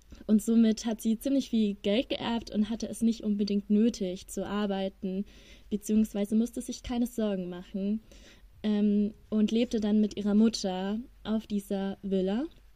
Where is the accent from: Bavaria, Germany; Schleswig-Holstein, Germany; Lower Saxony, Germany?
Bavaria, Germany; Ingolstadt; now in Regensburg, Germany; Ja, also ich komme aus Ingolstadt tatsächlich, aber ich befinde mich gerade in Regensburg in der WG